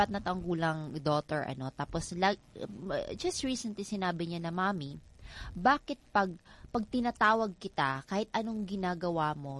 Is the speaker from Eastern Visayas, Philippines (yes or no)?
yes; Eastern Visayas, Philippines; Sa waray kasi ako, harin ang tawag.